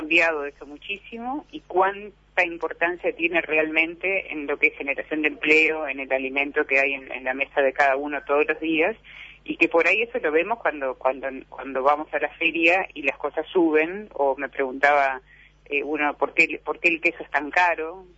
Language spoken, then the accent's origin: Spanish; Uruguay; ¿qué es lo que nos falta para terminar de interiorizarlo, de procesarlo internamente como ciudadanos uruguayos?